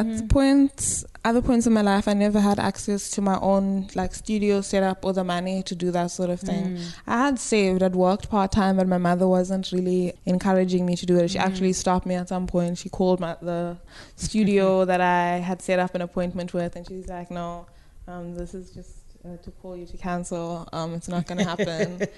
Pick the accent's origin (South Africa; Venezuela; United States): South Africa; Like, I am from South Africa.